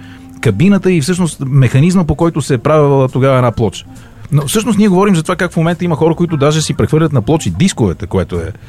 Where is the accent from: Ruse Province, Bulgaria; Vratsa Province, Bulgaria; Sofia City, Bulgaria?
Sofia City, Bulgaria; Sofia; Е, бати, аз съм от София.